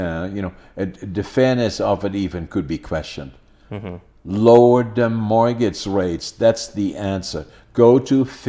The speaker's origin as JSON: {"language": "English", "country": "Netherlands", "tie": "born or raised there", "second_language": "English", "said": "I grew up in Holland, you know, so it was a different world then."}